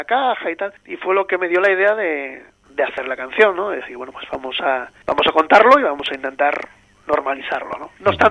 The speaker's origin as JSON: {"language": "Spanish", "region": "Asturias", "country": "Spain", "said": "siendo asturianos teníamos que meter una gaita un día de estos"}